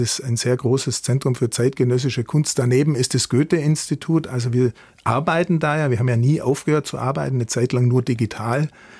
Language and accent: German; Vöhringen, Bavaria, Germany; also born or lived in Ulm; Ulm, da bin ich geboren, aber ich bin nicht in Ulm aufgewachsen, sondern in Föhringen an der Iller.